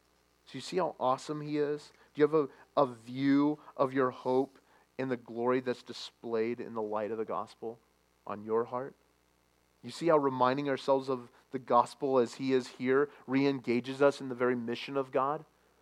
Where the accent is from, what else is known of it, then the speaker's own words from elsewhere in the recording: Los Angeles, California, United States; I grew up in Los Angeles. I didn't know stars existed.